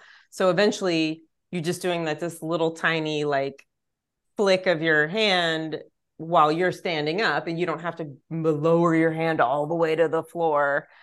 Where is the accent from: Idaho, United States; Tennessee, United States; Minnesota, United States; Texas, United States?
Texas, United States; I was always like of my small friend group, because I grew up in East Texas.